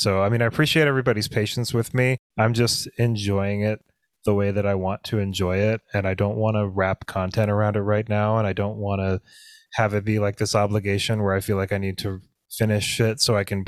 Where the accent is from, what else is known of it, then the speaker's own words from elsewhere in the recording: Oregon, United States; also born or lived in Las Vegas; And I grew up in Oregon, but really young. I was living in Las Vegas for a few years